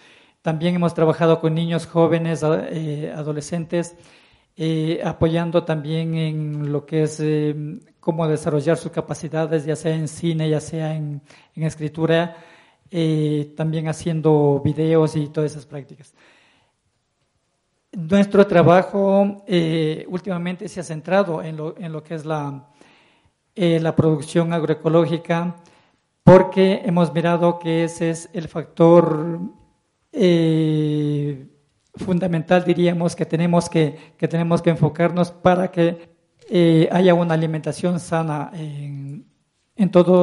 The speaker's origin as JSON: {"language": "Spanish", "town": "Shushufindi", "region": "Sucumbíos", "country": "Ecuador", "said": "Yo vengo desde Sucumbíos, Chuchufindi"}